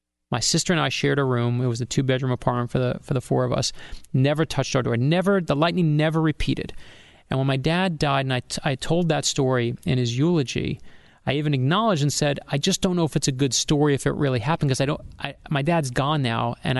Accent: New York, United States; moved away; also born or lived in Florida; My dad and mom moved us down from where I grew up in New York down to Florida

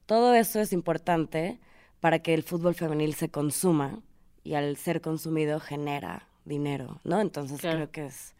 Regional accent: Mexico; voy a hablar de México porque soy mexicana.

